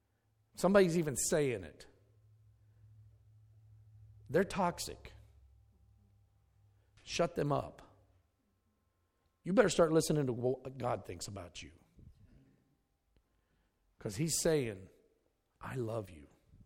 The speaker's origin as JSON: {"language": "English", "region": "Pennsylvania", "country": "United States", "said": "well, I'm from Pennsylvania."}